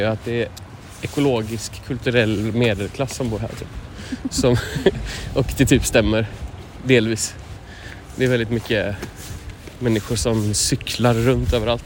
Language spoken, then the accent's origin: Swedish; Gothenburg, Västra Götaland County, Sweden; also born or lived in Stockholm, Sweden; Biskopsgården var det väldigt tydligt så där jag växte upp. Och även andra områden jag bott i, så här Rinkeby eller förort och så.